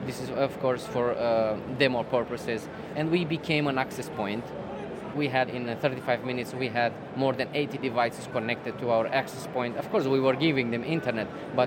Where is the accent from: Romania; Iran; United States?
Romania; Râmnicu Vâlcea, Vâlcea County; Romania is well known for cybercrime, but the good news is that we are from Romania and we get the information from the inside. I am from Râmnicu Vâlcea, which is well known as Hackerville.